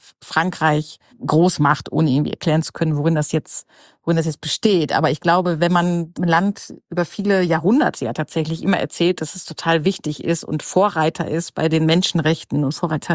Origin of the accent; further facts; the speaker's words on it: Germany; Das kennen wir als Deutsche ja zum Glück, zumindest die Nachdeutschen sozusagen, zum Glück nicht.